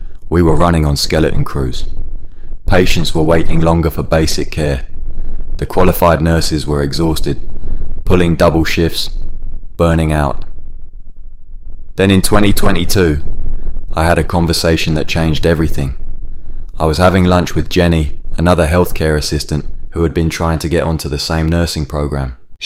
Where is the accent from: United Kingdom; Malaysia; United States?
United Kingdom; Catford, London; I grew up in Catford, left school, and worked in a warehouse for a few years.